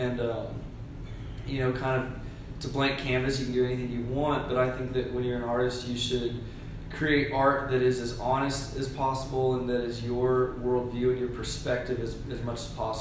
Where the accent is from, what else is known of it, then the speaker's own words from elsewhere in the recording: Nashville, Tennessee, United States; And I grew up in Nashville, so for sure for me, I grew up around that culture.